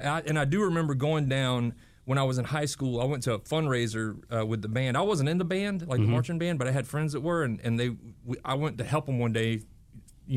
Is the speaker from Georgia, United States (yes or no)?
yes; Jefferson, Georgia, United States; growing up in Jefferson, Georgia, you don't really have any choice. You're going to be a Braves fan